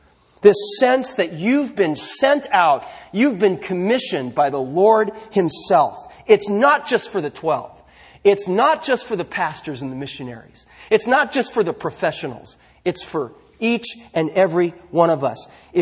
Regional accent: Los Altos, California, United States; Now, I grew up in Los Altos. I know all about this kind of thing.

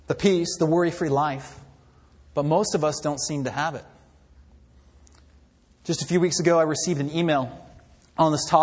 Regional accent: Sacramento, California, United States; there's exactly one sermon that I remember from the church that I grew up in the Sacramento area from Pastor Smith.

